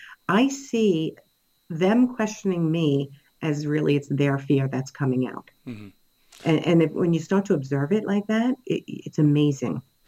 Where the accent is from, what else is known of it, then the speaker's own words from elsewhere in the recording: New York, United States; accent: New York; So I'm a New Yorker, if you haven't been able to tell by my accent.